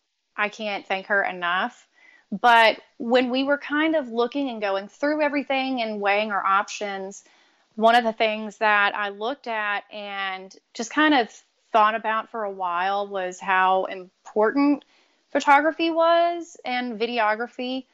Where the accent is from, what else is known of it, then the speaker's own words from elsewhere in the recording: Louisiana, United States; he actually is from my hometown in Louisiana.